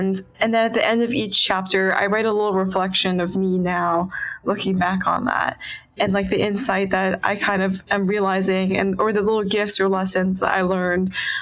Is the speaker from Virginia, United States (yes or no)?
yes; McLean, Virginia, United States; I'm from McLean, Virginia. I'm a current junior in high school, so I'm 17.